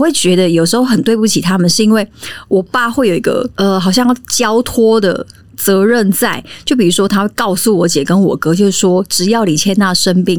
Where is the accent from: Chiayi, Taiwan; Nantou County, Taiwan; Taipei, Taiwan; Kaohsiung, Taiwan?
Nantou County, Taiwan; 而且因为我们是南投人，